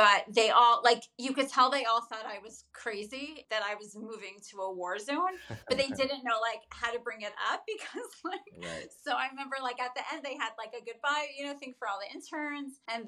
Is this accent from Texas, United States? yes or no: no; Boston, Massachusetts, United States; moved away as an adult; also born or lived in Washington, D.C. / Silver Spring, Maryland; now in Ramat Beit Shemesh, Israel; I have been living in Israel for this summer will be 18 years. So hi. I'm married. I have 5 kids and I grew up in Boston, lived in Washington, D.C. for a while, that area.